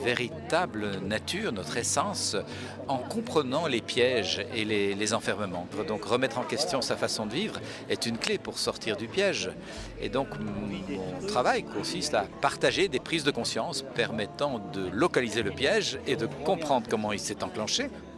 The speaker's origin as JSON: {"language": "French", "country": "Belgium", "said": "je suis belge"}